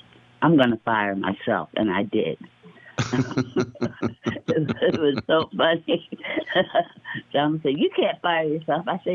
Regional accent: East Orange, New Jersey, United States; You know, I'm from East Orange, New Jersey.

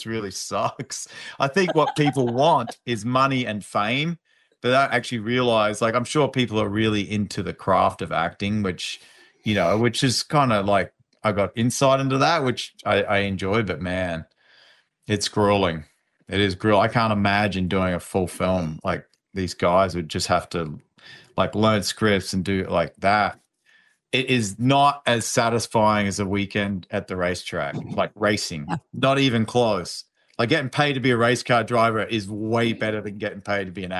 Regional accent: Toowoomba, Queensland, Australia; it was so interesting growing up in Toowoomba, this small blue-collar town.

